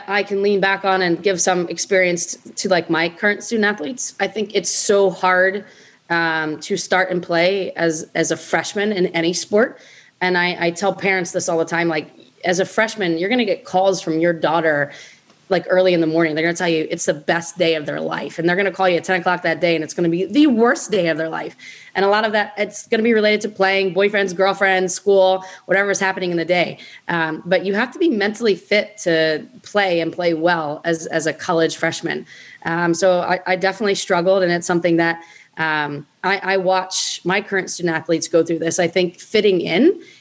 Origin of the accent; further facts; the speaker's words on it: New Jersey, United States; I was wearing board shorts because I'm from South Jersey and, you know, live on the beach.